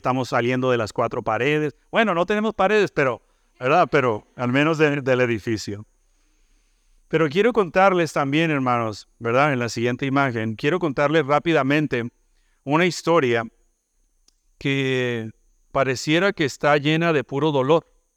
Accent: Ensenada, Baja California, Mexico; En el centro, ahí está la ciudad donde crecí. Ensenada, Baja California. Sin embargo, yo no nací en México. Yo nací en Estados Unidos. Nací en California.

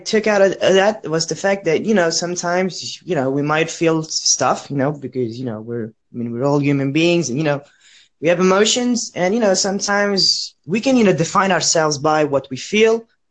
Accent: France; English is a second language; I come from France, and I'm a 19-year-old student.

